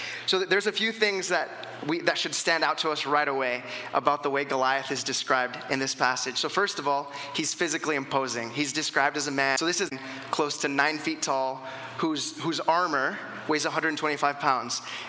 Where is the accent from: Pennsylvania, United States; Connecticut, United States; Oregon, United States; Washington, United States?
Oregon, United States; Grants Pass; now in Canada; So it's kind of like I'm not originally from here. I grew up in Grants Pass, Oregon, and it's a little small town.